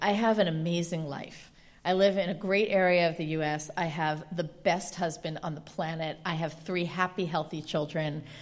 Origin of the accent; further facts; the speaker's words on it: United States; things that I worry about as a wife, as a woman, as an American, as a mother